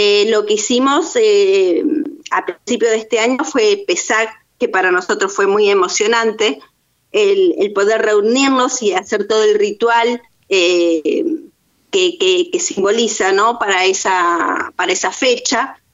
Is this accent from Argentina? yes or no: yes; Buenos Aires, Argentina; moved away; yo vine de Buenos Aires también, en la misma época de Mónica, con mi familia.